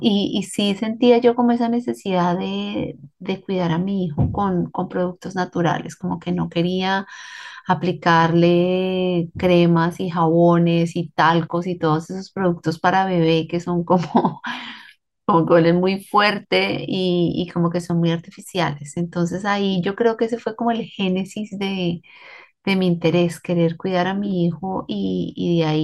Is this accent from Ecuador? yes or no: no; Tunja, Boyacá, Colombia; Yo soy originalmente de Tunja y vivíamos en un barrio de común y corriente de ciudad intermedia